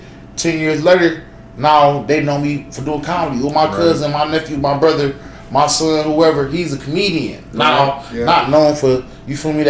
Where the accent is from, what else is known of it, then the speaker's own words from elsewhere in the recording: Cleveland, Ohio, United States; I just like I said, I'm from Cleveland, Ohio. I never knew. Okay. I'm from the projects, bro.